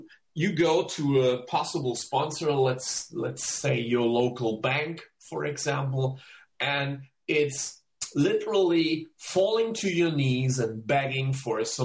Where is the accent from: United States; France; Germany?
Germany; now in Switzerland; from Germany, like Daniel, but now living and working in Switzerland.